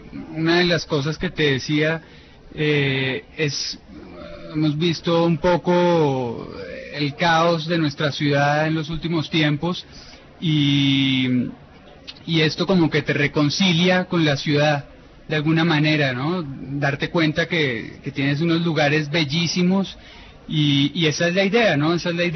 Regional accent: Bogotá, Colombia; Yo siendo bogotano, todos los días me sorprendo con algunas cosas.

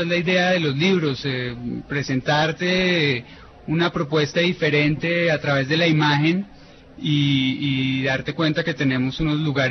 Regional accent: Bogotá, Colombia; Yo siendo bogotano, todos los días me sorprendo con algunas cosas.

